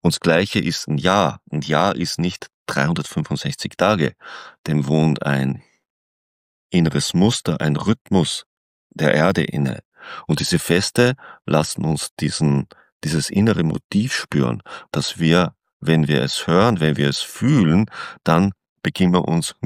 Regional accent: Salzkammergut, Austria; ich komme ja aus Österreich, so aus dem Salzkammergut

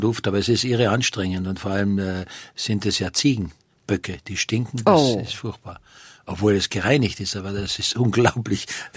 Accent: Styria, Austria; Ich weiß, bei uns in der Steiermark, es gab Leute, denen war das so unangenehm

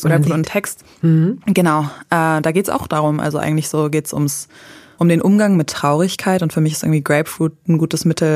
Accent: Uetersen, Schleswig-Holstein, Germany; ich komme halt so aus dem Landkreis Elmshorn-Pinneberg. Ich komme eigentlich aus Uetersen. Das ist so eine kleine Stadt in Pinneberg bei Elmshorn. Und da habe ich aber auch echt nicht so lange gewohnt, weil wir eben viel umgezogen sind.

